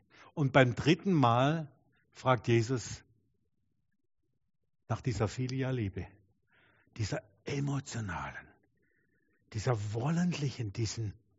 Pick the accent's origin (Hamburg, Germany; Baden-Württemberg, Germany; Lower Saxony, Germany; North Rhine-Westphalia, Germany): Baden-Württemberg, Germany; Ich bin aus dem Schwabenland und die können ja auch fast ähnlich wie die Schweizer schaffe Hüsle bauen, gell?